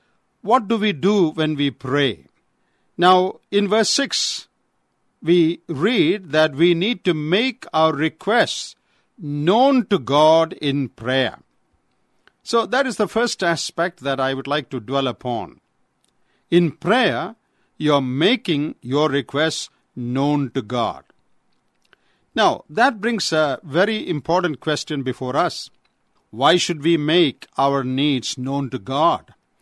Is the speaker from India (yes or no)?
yes; Kerala, India; from Kerala, India.